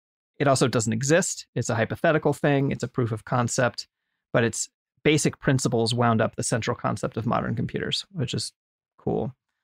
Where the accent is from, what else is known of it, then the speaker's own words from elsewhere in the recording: United States; just as a white American of Irish descent, I'm legally required to make fun of England every chance I can